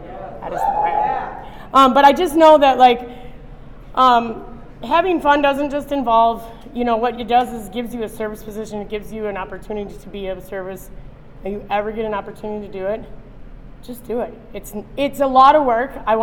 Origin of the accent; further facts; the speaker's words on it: Minnesota, United States; Yeah, I'm from Minnesota. Minnesota rules